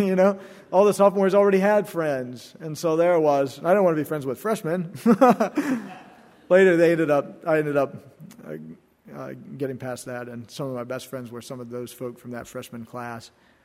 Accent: South Carolina, United States; and I was from South Carolina, and it made me feel right at home

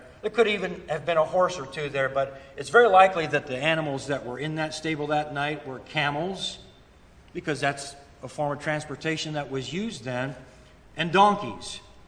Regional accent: Ohio, United States; also born or lived in Florida; though I was born in Florida, I did half of my growing up in Ohio.

